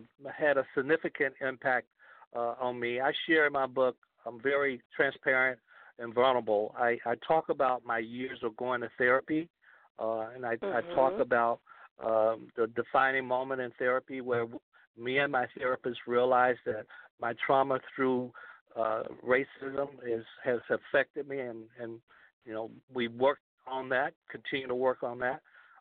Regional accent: Gaston, Alabama, United States; some of the traumas I share from growing up in Gaston, Alabama, and from and through racism.

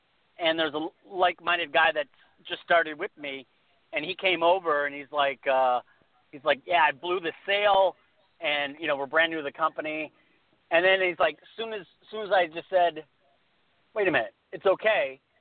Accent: Detroit, Michigan, United States; I'm originally from the Detroit area, so I mean, I know, but it's not like Minnesota cold.

